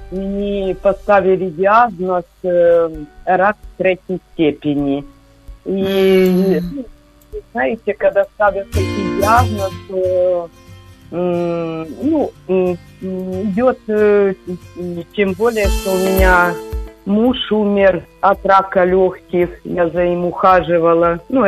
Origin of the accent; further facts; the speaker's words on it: Kyiv, Ukraine; я з Києва.